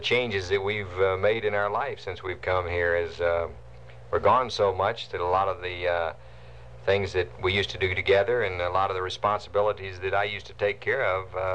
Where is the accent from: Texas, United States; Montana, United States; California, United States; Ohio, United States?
Texas, United States; Fort Worth; also born or lived in Wheeler; Yes, I was born in Wheeler, Texas. My hometown's Fort Worth, Texas, and I went to the University of Texas, so I'm fairly consistent there.